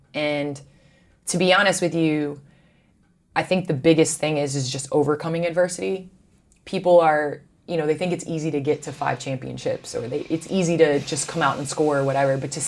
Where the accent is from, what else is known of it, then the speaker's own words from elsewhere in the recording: Chicago, Illinois, United States; I am a Chicagoan, so obviously I grew up watching the Bulls.